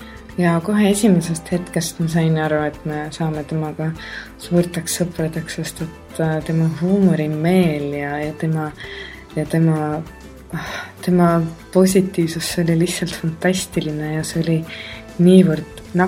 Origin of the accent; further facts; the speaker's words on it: Tartu, Tartu County, Estonia; also born or lived in London; now in Tallinn, Estonia; Mina olen noor jazzlaulja, ma olen pärit Tartust. Kuid aastast 2007 ma elan Tallinnas.